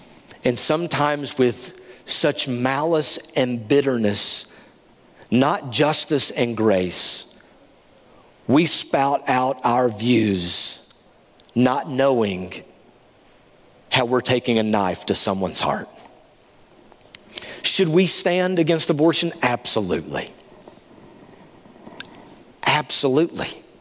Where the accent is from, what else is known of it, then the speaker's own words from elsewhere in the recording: Tennessee, United States; Something like I'd never seen before, and hey, I grew up in East Tennessee.